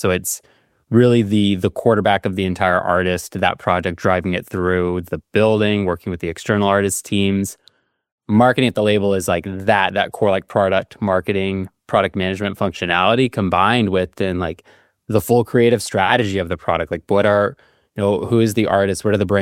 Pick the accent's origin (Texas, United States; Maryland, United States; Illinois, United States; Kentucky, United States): Texas, United States; Dallas; So I grew up one in Dallas, went to school up in Boston at Berklee College of Music, did jazz guitar there.